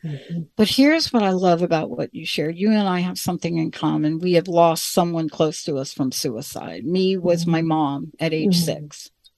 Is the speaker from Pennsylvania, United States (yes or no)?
no; The Bronx, New York, United States; I'm a girl from the Bronx.